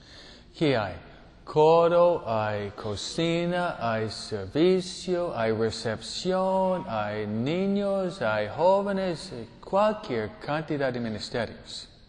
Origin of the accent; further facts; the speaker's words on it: New York, United States; Spanish is a second language; moved away as an adult; now in Argentina; Yo vengo de Nueva York. ¿Qué diferencia, no? Un nuevayorquino con uno de Tennessee.